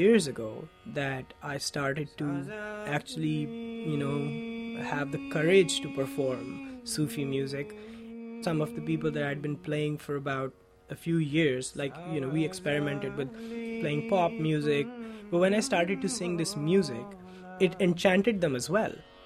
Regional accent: Multan, Punjab, Pakistan; I grew up in Pakistan in a city called Multan. It's known as the city of saints.

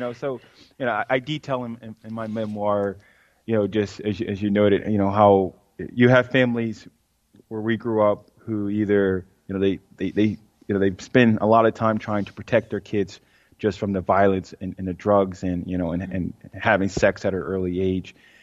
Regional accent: Philadelphia, Pennsylvania, United States; You know, I grew up on Viola Street, you know, not too far from the Please Touch Museum here in Philadelphia.

